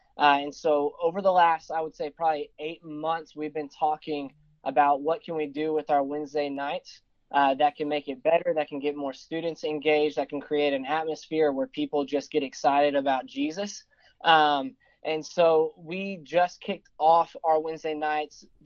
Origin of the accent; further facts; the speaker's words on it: Texas, United States; So, you know, I love Texas, but I don't, you know, I think it's a great state, but I'm not like one of those, you know, Texas over everything else.